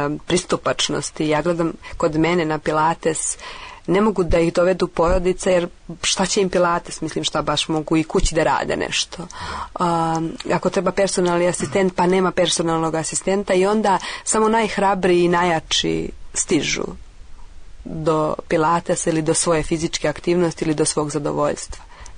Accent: Serbia; mi kao Srbi

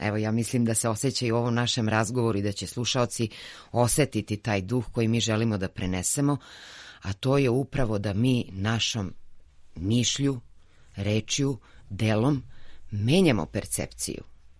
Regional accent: Lajkovac, Kolubara District, Serbia; Ja dolazim iz Lajkovca, odakle je i krenula Kolubarska bitka.

